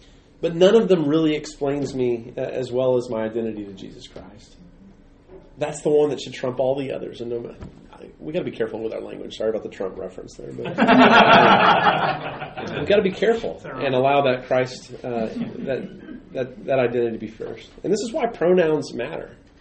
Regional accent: Texas, United States; I'm a Charger from the past. I'm a Texan.

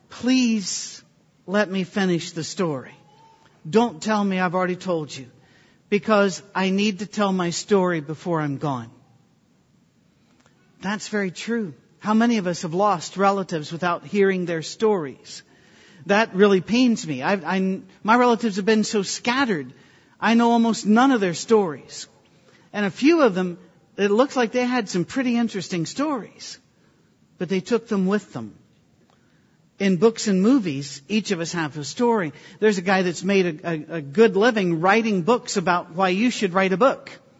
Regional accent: Detroit, Michigan, United States; I'll go places and I don't have a Scottish accent or an Irish accent or anything. I just tell people I'm from Detroit and we all talk like this.

